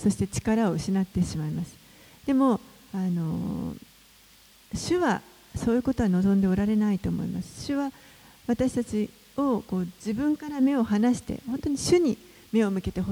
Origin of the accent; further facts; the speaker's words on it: Seattle, Washington, United States; そして私の出身のシアトルは、まあ、またその下で次世代